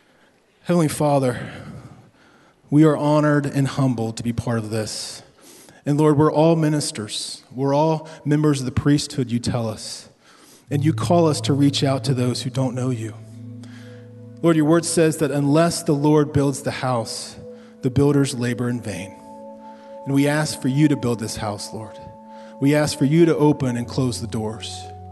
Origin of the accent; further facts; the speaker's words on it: Wilmington, Ohio, United States; now in Springboro, United States; And we live in Springboro. Our kids go to school in Springboro. That's our community. And I grew up in Wilmington, actually, so God brought me back home.